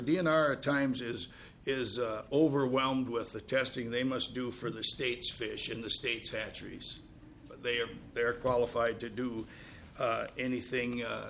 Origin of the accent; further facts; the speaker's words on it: Ellendale, Minnesota, United States; I'm from Ellendale, Minnesota.